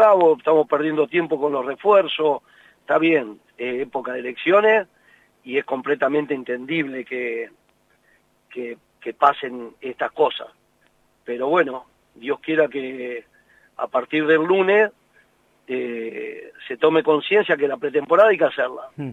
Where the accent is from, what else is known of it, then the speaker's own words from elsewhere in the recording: Argentina; nosotros somos así, los argentinos, todos, yo me incluyo